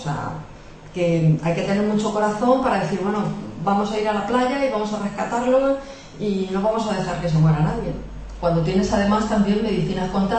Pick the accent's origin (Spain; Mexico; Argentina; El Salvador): Spain; Aranjuez, Community of Madrid; Yo que soy de Aranjuez y allí se habla mucho de Godoy